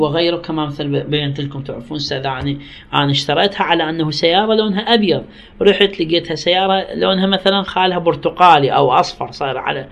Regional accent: Iraq; هسه احنا عندنا في العراق القماش الأخضر

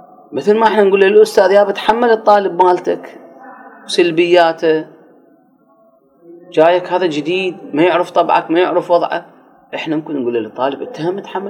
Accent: Iraq; يعني إحنا شلون عندنا بالعراق نقول اللي يزعل يدق راسه بالحائط.

